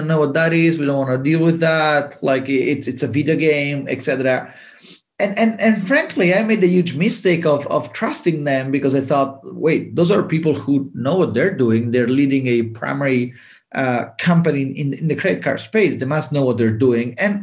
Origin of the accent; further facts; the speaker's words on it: Italy; English is a second language; moved away as an adult; also born or lived in United Kingdom; now in United States; And I moved to California from Italy via the UK to get my MBA at UC Berkeley.